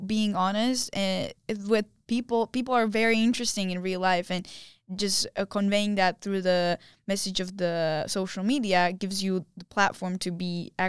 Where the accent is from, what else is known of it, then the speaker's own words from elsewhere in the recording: Bratislava, Bratislava Region, Slovakia; English is a second language; And when I go in Bratislava, in my hometown, I walk around and someone just approaches me like, I love your stories.